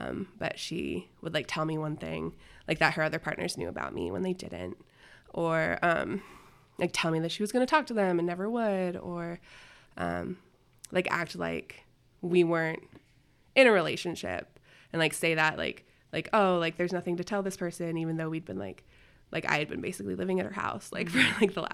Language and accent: English; Winnemucca, Nevada, United States; like 6 hours from like her sister's place in Idaho to like my hometown of Winnemucca in the middle of the night